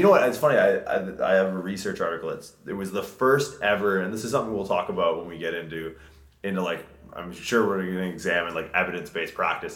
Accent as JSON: {"language": "English", "town": "St. John's", "region": "Newfoundland and Labrador", "country": "Canada", "said": "so I'm from Newfoundland originally. That's where, like, all my family's from. St. John's, Newfoundland."}